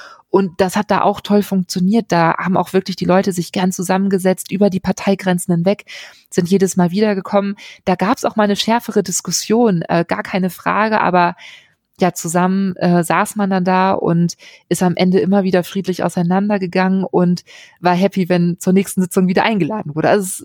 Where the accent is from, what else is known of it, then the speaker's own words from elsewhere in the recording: Bielefeld, North Rhine-Westphalia, Germany; born there; Ich komme gebürtig aus Bielefeld, habe damals eine kurze Zeit auch wieder in Bielefeld gewohnt